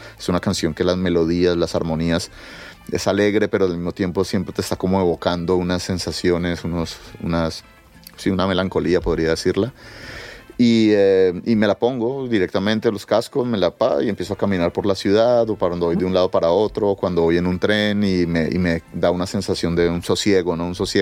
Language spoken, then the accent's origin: Spanish; Cali, Valle del Cauca, Colombia; en Cali, de donde soy yo, donde me crié